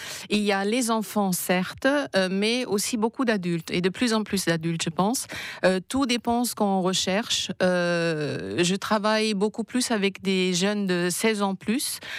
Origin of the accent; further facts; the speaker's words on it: Germany; born there; French is a second language; comme mon pays natal, l'Allemagne